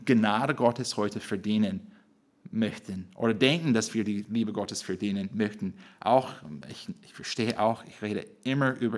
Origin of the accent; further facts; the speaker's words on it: United States; German is a second language; für mich als Amerikaner